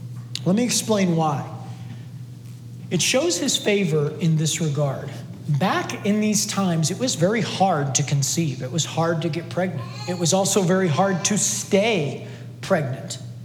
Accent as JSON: {"language": "English", "town": "Cleveland", "region": "Ohio", "country": "United States", "tie": "born or raised there", "said": "And even though she grew up in Nashville and I grew up in Cleveland"}